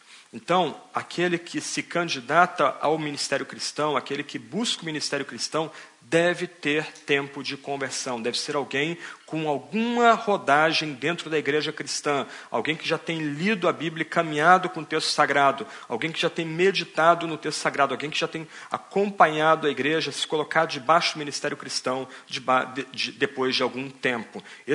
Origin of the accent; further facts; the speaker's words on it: Brazil; Essa questão tem sido tão complicada no meu país, lá no Brasil, de onde eu venho